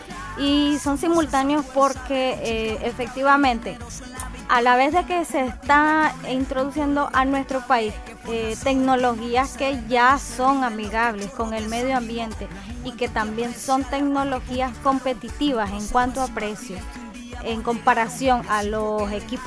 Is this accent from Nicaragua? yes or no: yes; Nicaragua; estamos en el proceso, pues, de prepararnos como nicaragüenses